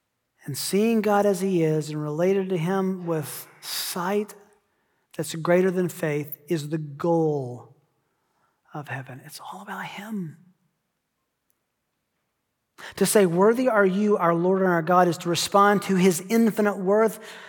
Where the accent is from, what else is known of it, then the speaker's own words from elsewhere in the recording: United States; I love my country. I'm glad I'm an American.